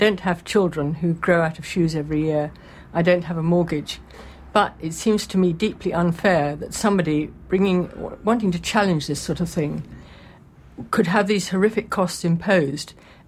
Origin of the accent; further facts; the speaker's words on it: St Andrews, Scotland, United Kingdom; also born or lived in Northern Ireland; And it's always been my base, well, from the age of seven, as I was born in Northern Ireland. So I feel very embedded in St Andrews.